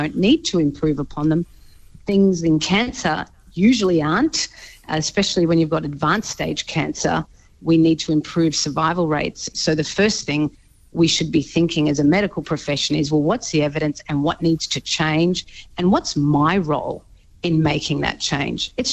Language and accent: English; Australia; As an Australian who pays a lot of tax, and I'm proud to pay a lot of tax, I think that's wonderful.